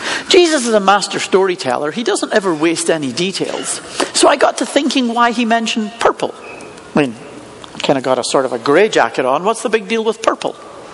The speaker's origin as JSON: {"language": "English", "region": "Scotland", "country": "United Kingdom", "said": "Because I'm from Scotland. I wouldn't give it to you anyway. I'm miserable."}